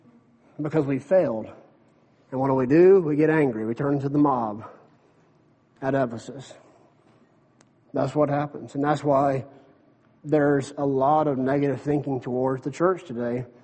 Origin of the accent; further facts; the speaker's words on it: the South, United States; And as a Southerner and as a guy who grew up in the South and a guy who was very patriotic